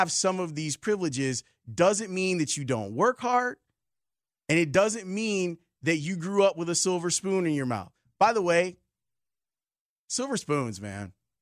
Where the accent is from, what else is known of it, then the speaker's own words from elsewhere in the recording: Roseland, Illinois, United States; Growing up in Roseland, from seventh grade through graduation, I was taking high school classes.